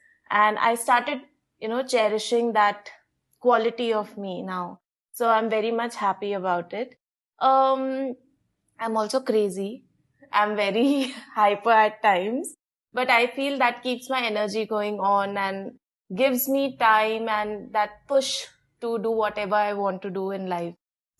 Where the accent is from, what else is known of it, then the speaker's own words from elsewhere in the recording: Nagpur, Maharashtra, India; now in Bangalore, India; I'm not from Bangalore. I came from Nagpur to do my master's in psychology.